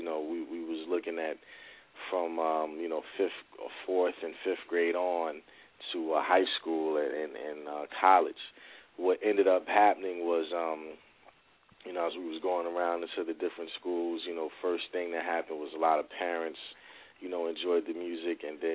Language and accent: English; Willingboro, New Jersey, United States; also born or lived in New Brunswick, New Jersey; I'm the CEO as well as the artist on labeled at Smart Music Entertainment. I grew up in New Brunswick and Willowboro, New Jersey.